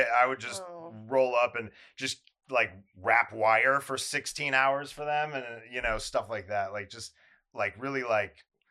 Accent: Calabasas, California, United States; Yeah, I grew up in Calabasas.

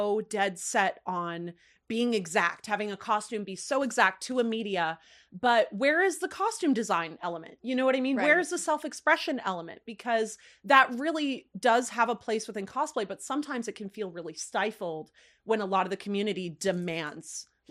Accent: Phoenix, Arizona, United States; moved away; prior to leaving my hometown in Phoenix, Arizona, I was taught like a couple of circus acts.

